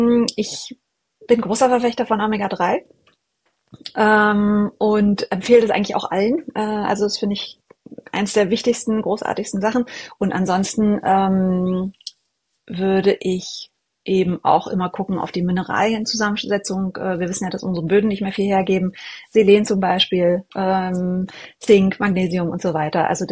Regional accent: Berlin, Germany; es erinnert mich wahnsinnig an meine Heimat hier in Berlin.

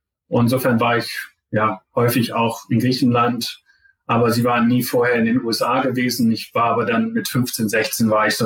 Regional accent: Zeven, Lower Saxony, Germany; Ich bin der Sohn von 2 Gymnasiallehrern in Zeven. Das ist so halbwegs zwischen

